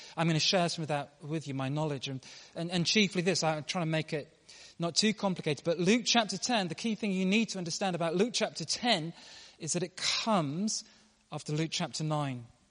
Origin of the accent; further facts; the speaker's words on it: Nigeria; born there; where I come from, where I was born in Nigeria